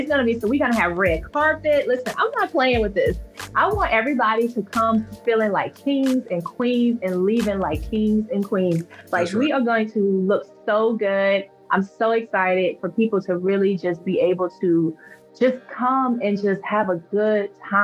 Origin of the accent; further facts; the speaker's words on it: Louisiana, United States; I chose Atlanta specifically because I'm in Louisiana. I'm from Louisiana.